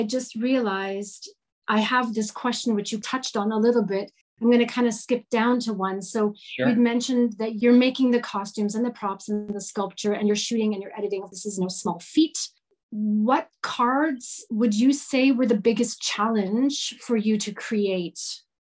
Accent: Vancouver, British Columbia, Canada; now in Berlin, Germany; I grew up in Vancouver. I was by the water. In Berlin, we're landlocked.

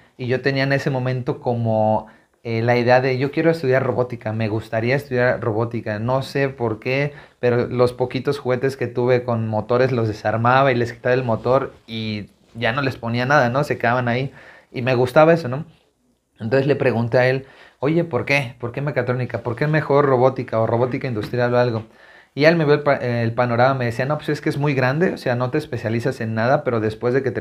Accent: Chilpancingo, Guerrero, Mexico; now in Mexico City, Mexico; me pude haber quedado en Chilpancingo

